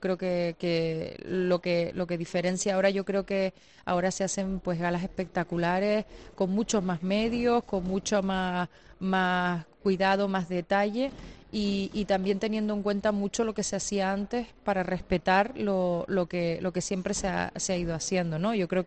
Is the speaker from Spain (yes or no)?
yes; Valle San Lorenzo, Canary Islands, Spain; yo soy del Valle San Lorenzo.